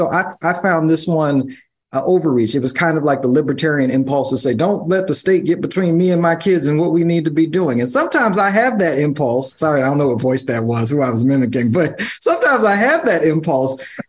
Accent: New York, United States; I'm a New Yorker. So it's kind of like the government's always in your business.

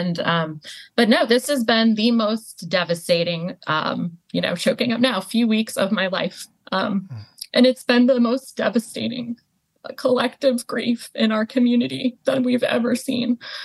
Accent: United States; And this unapologetic Palestinian identity that I have now is not how it always has been, because I did grow up in the U.S.

